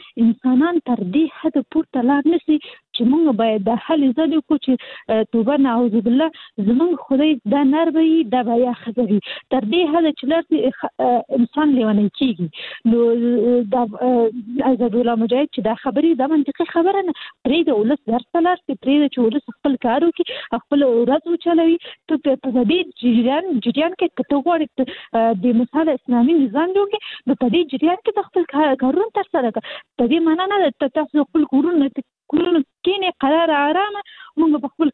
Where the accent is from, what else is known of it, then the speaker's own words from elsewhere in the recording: Kabul, Afghanistan; زه حاصل د کابل يم